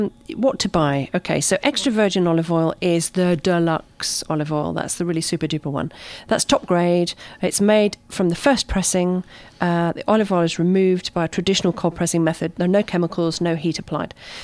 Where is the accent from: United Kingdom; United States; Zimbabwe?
United Kingdom; I'm being terribly British.